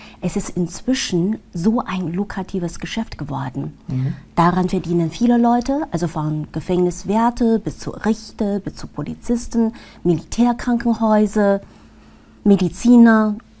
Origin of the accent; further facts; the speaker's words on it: Beijing, China; in Peking, in meiner Heimatstadt, wo ich herkomme